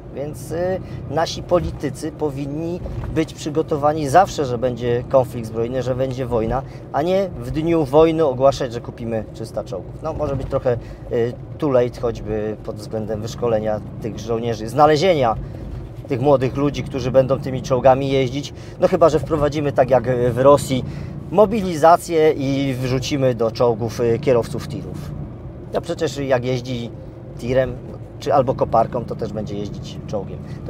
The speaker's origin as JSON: {"language": "Polish", "town": "Racibórz", "region": "Silesian Voivodeship", "country": "Poland", "said": "ja jestem z Raciborza"}